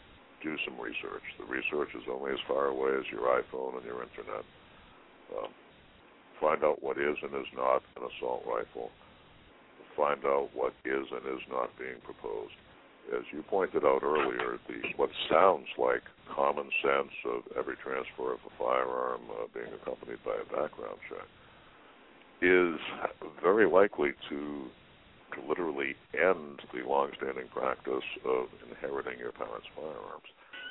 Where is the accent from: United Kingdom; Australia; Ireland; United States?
United States; New England; growing up in New England, literally a couple of hours' drive from Concord to Lexington